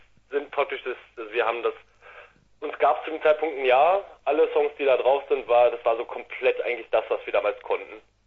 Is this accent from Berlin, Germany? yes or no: yes; Berlin, Germany; Ah, wir kommen aus Berlin. Wir kommen aus der Hauptstadt, genau.